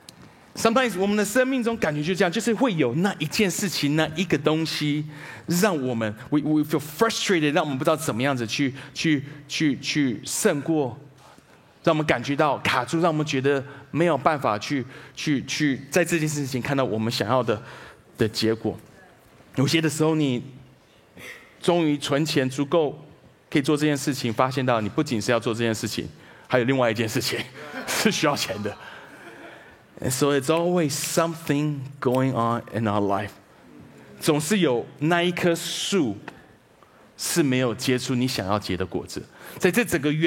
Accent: Taiwan; 我知道我们台湾人我们不会讲 fig, 我们讲说无花果，对不对？

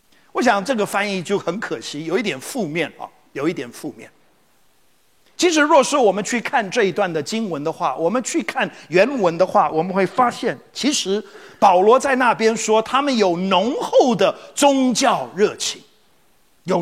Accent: Taiwan; 我们台湾话说大背哈

